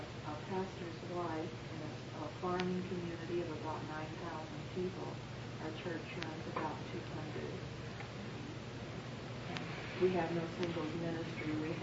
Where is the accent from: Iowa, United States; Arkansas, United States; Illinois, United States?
Iowa, United States; Burlington; I'm from Burlington, Iowa, and I'm with the group here.